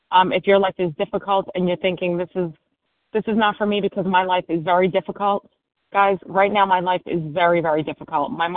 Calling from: New York City, New York, United States; New York City.

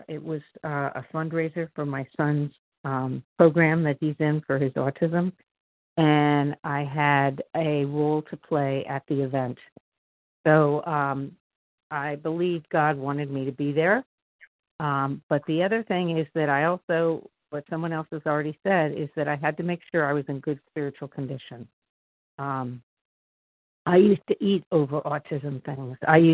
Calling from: Pennsylvania, United States; a recovered compulsive overeater from outside of Philadelphia, Pennsylvania.

